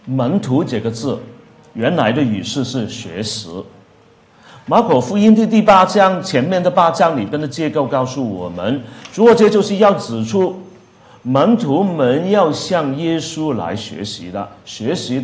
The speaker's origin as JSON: {"language": "Chinese", "country": "Hong Kong", "second_language": "Chinese", "said": "我今天的讲道虽然是用普通话，但是大家知道我就是从香港来的"}